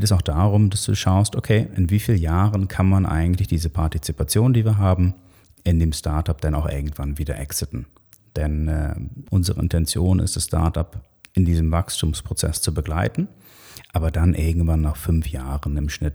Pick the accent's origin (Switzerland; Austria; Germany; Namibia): Switzerland; Nicht nur bei uns in der Schweiz, aber auch im europäischen Raum.